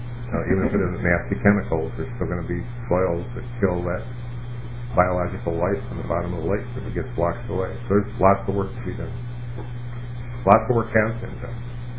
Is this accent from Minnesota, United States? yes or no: yes; Slayton, Minnesota, United States; I grew up in Slayton, Minnesota.